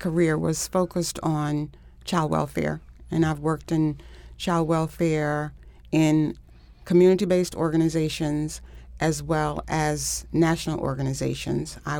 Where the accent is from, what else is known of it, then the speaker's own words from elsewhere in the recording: LaGrange, United States; I grew up in LaGrange. I went to college in Philadelphia, LaSalle University in Philadelphia.